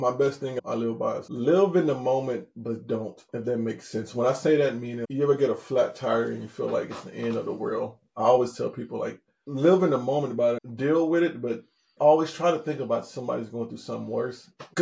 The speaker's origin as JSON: {"language": "English", "town": "Chicago", "region": "Illinois", "country": "United States", "said": "Man, I'm from Chicago."}